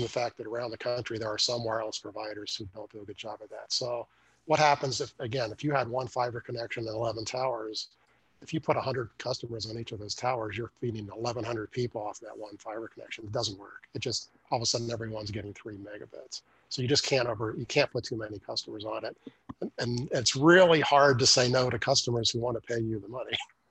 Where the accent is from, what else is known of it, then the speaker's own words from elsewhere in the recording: West Virginia, United States; And I'm from West Virginia, and West Virginia wireless is just hopeless.